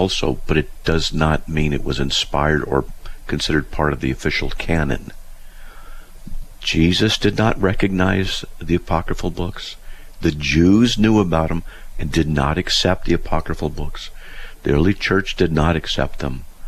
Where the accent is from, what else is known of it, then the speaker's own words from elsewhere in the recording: United States; Yes, it is. It's a term for a nation. It's a term for a nation. Yeah. I was born in America.